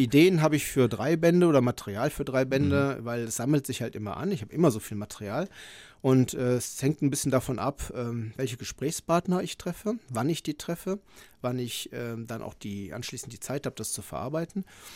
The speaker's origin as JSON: {"language": "German", "town": "Düsseldorf", "region": "North Rhine-Westphalia", "country": "Germany", "lives_now": "Italy", "said": "Man bedenkt, ich komme aus Düsseldorf, das ist eine Stadt von ungefähr 500.000 Einwohnern, das ist so viel wie Südtirol."}